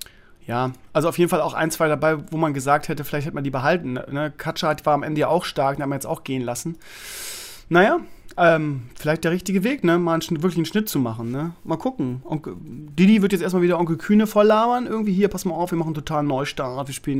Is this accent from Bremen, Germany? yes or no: yes; Bremen, Germany; als Bremer